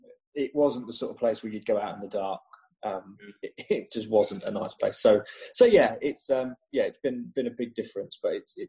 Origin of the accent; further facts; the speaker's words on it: London, United Kingdom; now in Norfolk, United Kingdom; Yeah, so originally I'm from London. Not from the world of Norfolk. Moved here in 2003, and currently work as a IT recruitment manager for a business called Atkinson Moss, based in Norwich.